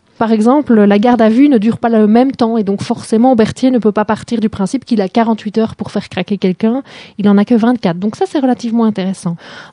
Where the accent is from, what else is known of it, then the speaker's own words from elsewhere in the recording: Belgium; Mais moi, en tant que belge